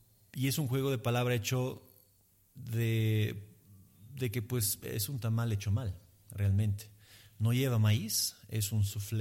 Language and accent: Spanish; Emilia-Romagna, Italy; el ñoco es otro plato emiliano tradicional, entonces es una revisitación de un plato de mi tierra, de un sabor de mi tierra.